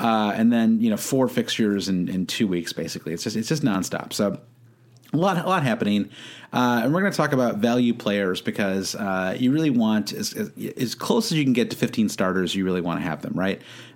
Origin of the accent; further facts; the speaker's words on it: United States; As an American, these midweek games can be very tricky